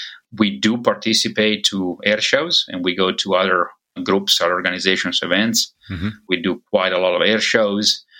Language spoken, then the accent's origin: English; Italy; now in United States; As I mentioned, I'm from Italy. Italy flew the Starfighters until 2003.